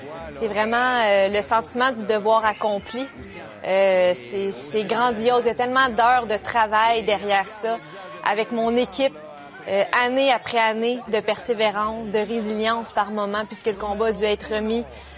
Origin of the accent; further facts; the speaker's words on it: Joliette, Quebec, Canada; moi, je viens de Joliette, sur la rive nord.